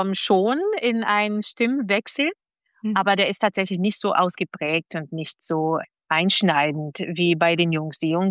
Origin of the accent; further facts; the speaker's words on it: Brazil; German is a second language; also born or lived in Berlin; now in Nuremberg, Germany; Also ich habe immer in Kinderchöre gesungen, aber in Brasilien war es damals Musik nicht ein Schulfach.